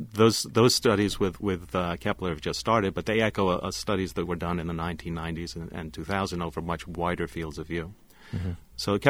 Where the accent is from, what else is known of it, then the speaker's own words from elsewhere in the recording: Long Island, New York, United States; Well, we grew up in the New York area, Neil in the city and me on Long Island.